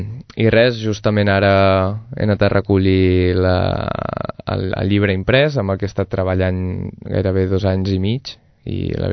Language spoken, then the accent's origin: Catalan; Sant Fost de Campsentelles, Catalonia, Spain; jo sóc de Sant Fost de Campsentelles, Vallès Oriental